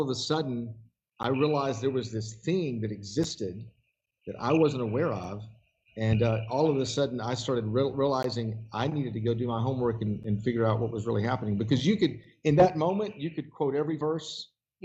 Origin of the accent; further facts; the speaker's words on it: Memphis, Tennessee, United States; I was born in 1960, so I was born right in the middle of the civil rights movement, and I grew up in Memphis, Tennessee.